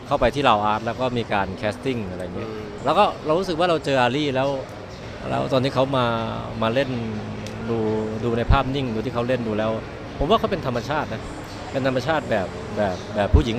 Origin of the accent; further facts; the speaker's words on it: Surin, Thailand; ทั้งที่บ้านผมอยู่สุรินทร์แล้วก็ใกล้กับเมืองลาวใกล้กับปากเซแค่ประมาณ200กิโล